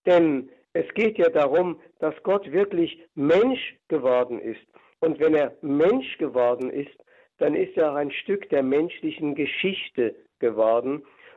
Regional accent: Hesse, Germany; wie auch ich zurzeit in meiner Heimat im Fuldaland bin.

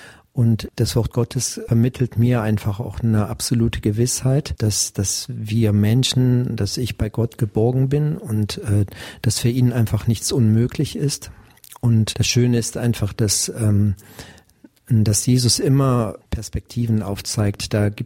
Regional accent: Viersen, North Rhine-Westphalia, Germany; born there; gebürtig komme ich vom Niederrhein aus Viersen

